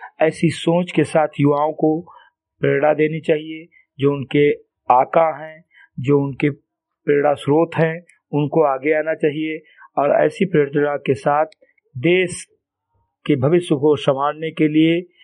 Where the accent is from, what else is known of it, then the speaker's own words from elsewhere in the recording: Bahraich, Uttar Pradesh, India; ग्राम सभा से मेरी गठी विकास खंड मेहनपुरा जनपद बहराइच का मूल निवासी हूं